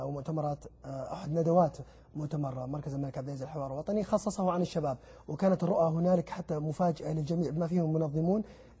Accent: Saudi Arabia; أنا كسعودي

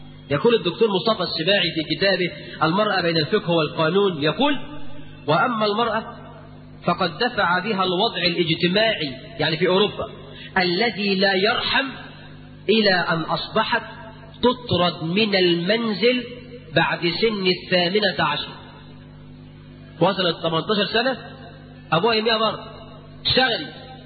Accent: Egypt

